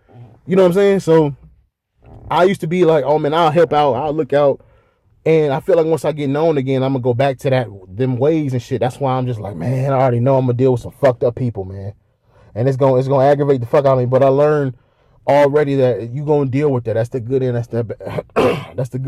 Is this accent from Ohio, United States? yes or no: yes; Bedford, Ohio, United States; Like, I'm from here. I'm from Cleveland. I'm from Bedford, Ohio.